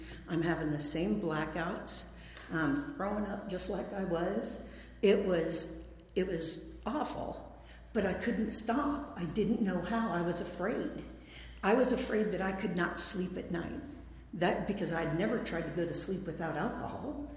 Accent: Lake Tahoe, United States; So I grew up in Lake Tahoe. That's where I graduated from high school.

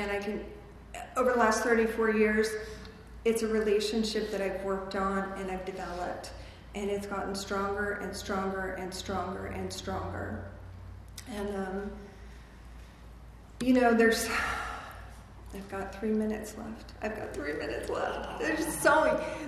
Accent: California, United States; I grew up here in the Antelope Valley.

